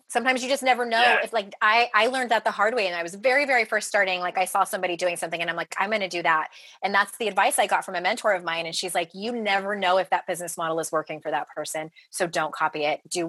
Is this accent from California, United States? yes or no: yes; San Diego, California, United States; moved away as an adult; Well, we are, you know, we're originally from San Diego. It's where I was born and raised, spent 36 years there. And we're now in North Carolina.